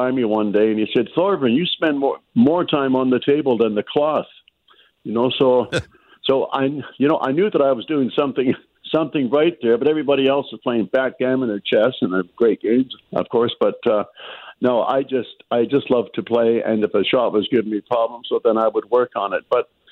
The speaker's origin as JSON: {"language": "English", "town": "Victoria", "region": "British Columbia", "country": "Canada", "tie": "born there", "said": "But of course, where I was born in Victoria, BC, I ran out of players to play, and then I went to Vancouver"}